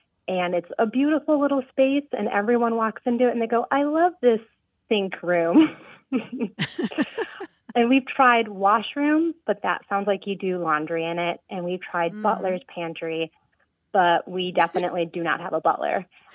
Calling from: Columbus, Wisconsin, United States; I'm calling from Columbus, Wisconsin.

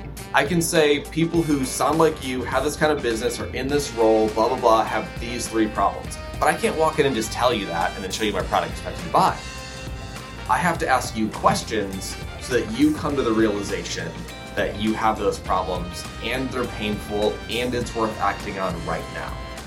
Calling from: Los Angeles, California, United States; Los Angeles, California. It's 93 degrees today.

